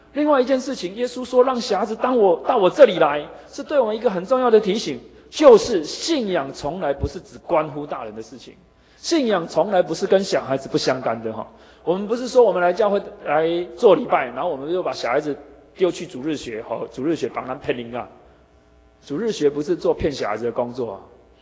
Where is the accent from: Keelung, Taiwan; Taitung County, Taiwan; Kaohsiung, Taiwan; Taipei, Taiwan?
Keelung, Taiwan; 我小时候住在基隆